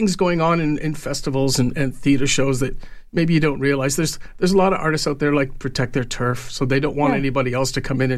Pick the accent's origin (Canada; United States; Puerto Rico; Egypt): Canada; Mississauga, Ontario; I grew up in Mississauga